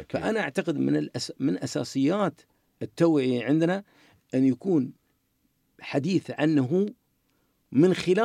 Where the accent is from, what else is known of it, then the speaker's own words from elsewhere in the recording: United Arab Emirates; أنا كإماراتي